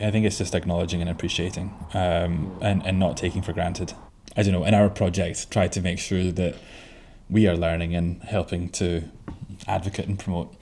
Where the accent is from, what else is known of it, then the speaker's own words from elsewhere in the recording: United Kingdom; certainly as a Brit